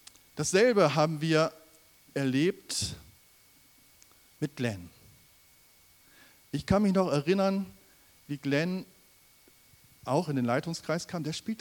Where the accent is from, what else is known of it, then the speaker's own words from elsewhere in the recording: Ibbenbüren, North Rhine-Westphalia, Germany; in der Gemeinde in Ibbenbüren, wo ich herkomme.